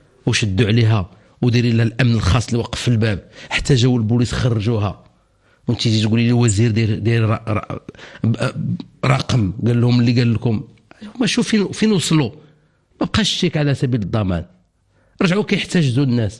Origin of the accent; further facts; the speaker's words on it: Morocco; ومن تما المطار الطياره عندنا في المغرب